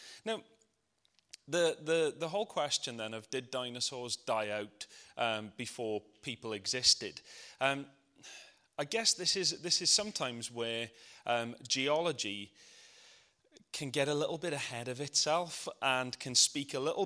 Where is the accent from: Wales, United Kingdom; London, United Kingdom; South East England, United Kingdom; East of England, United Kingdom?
Wales, United Kingdom; Tredegar; I know I'm from Tredegar, and I know I'm easily challenged